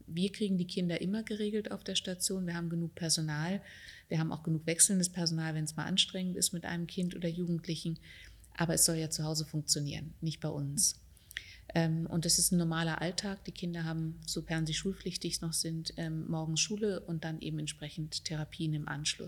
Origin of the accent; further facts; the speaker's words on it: Germany; moved away as an adult; now in Austria; Ich komme ja aus Deutschland und habe dort 10 Jahre lang Home Treatment etabliert